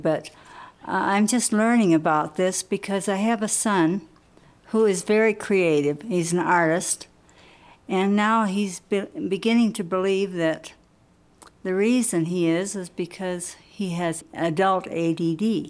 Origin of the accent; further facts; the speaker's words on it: Forsyth, Montana, United States; from Forsyth, Montana